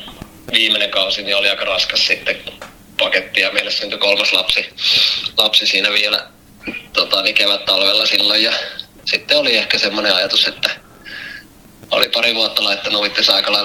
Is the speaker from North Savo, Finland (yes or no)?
no; Vantaa, Uusimaa, Finland; Niin mä oon kotoisin täältä Länsi-Vantaalta ja asun täällä edelleen